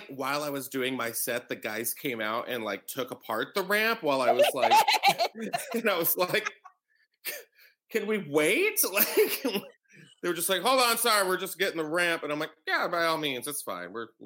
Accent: West Palm Beach, Florida, United States; born there; I grew up, let's see, I was born in West Palm Beach, Florida. And then my mom took me when I was like two.

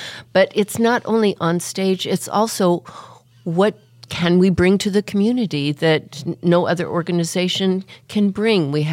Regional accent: Bountiful, Utah, United States; officially born outside of Salt Lake City, Utah. My first early years until I got into high school, I was born in Bountiful, Utah.

